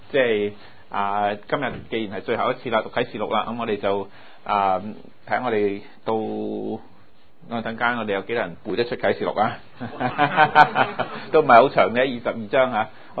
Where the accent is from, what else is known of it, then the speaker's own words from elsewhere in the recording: China; 即係我哋中國人有句話叫著辣無味